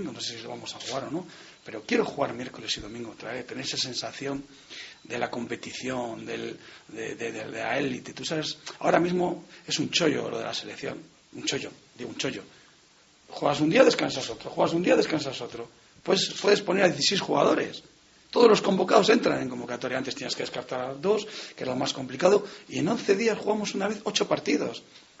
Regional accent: Valladolid, Castile and León, Spain; yo soy vallisoletano. Me siento vallisoletano.

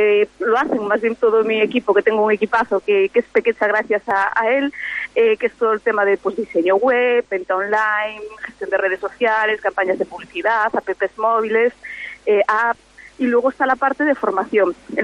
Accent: A Pontenova, Galicia, Spain; Soy de Pontenova, sí, correcto, y siempre que puedo vuelvo y me escapo

